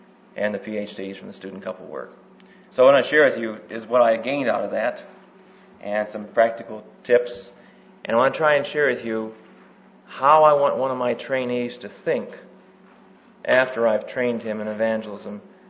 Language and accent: English; Michigan, United States; I come from Michigan, and I joined the staff a year ago.